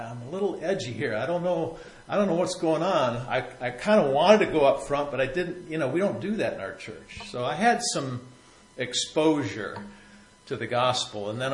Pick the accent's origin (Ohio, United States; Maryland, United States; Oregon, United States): Ohio, United States; Rossford; We went to the east side of Toledo from Rossford. I grew up in Rossford, Ohio.